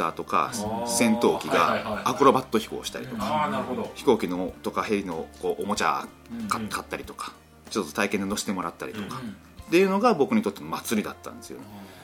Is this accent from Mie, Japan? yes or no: yes; Ise, Mie, Japan; 僕が生まれ育った、伊勢の小畑町っていうところの中でも明野地区っていうところは、はい、もともと田んぼしかないところにできた新興住宅地で、歴史がない町なんです全然、